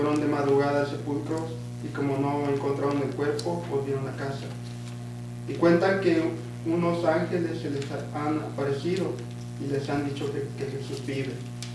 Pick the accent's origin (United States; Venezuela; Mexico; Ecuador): United States; Mount Vernon, Washington; venimos de Mount Vernon, Washington. Somos líderes en la iglesia luterana que tenemos